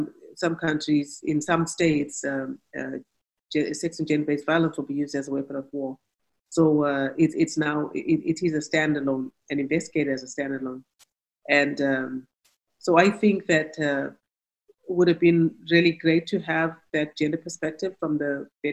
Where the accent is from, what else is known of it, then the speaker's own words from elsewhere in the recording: Canada; Because as a Canadian police officer, there are some things that when they happen here, we all mobilize